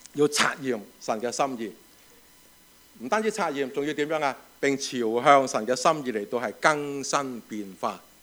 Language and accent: Cantonese; China; 我哋中国人就识得话一句神推鬼拱，系咪啊？